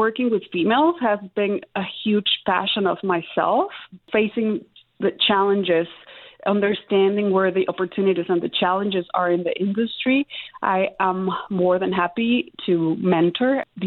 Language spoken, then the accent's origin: English; Mexico City, Mexico; now in Canada; I grew up in Mexico City, and nothing in Mexico City other than the food we eat is close to agriculture.